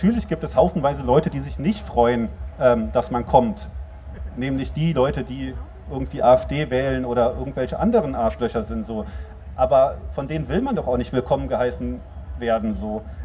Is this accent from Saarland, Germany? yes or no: no; Berlin, Germany